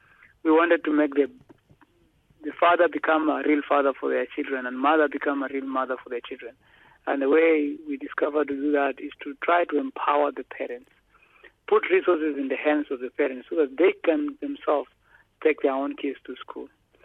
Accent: Kenya; born there; You know, I was born in Kenya

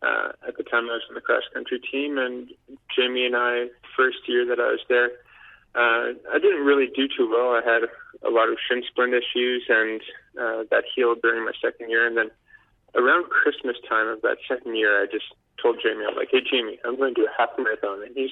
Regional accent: Port Moody, British Columbia, Canada; also born or lived in Calgary; I spent some time growing up in Port Moody, BC, where I was a part of the Junior Grizzlies League. And then when we moved to Calgary, I joined up with the community team and continued to play through junior high school, private club.

